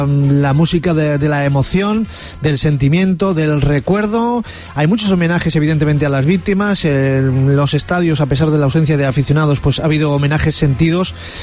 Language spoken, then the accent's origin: Spanish; Balearic Islands, Spain